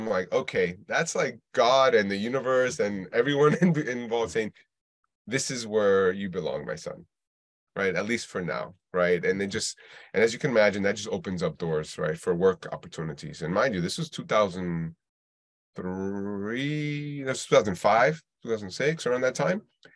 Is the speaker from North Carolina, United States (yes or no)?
no; New York City, New York, United States; growing up in Uptown Manhattan and then, you know, being exposed to downtown Wall Street